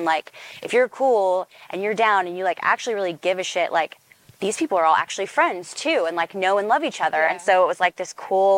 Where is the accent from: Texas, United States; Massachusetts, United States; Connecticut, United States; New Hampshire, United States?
Texas, United States; Austin; I think there was also like a little bit of like a poppy indie vibe from growing up in Austin.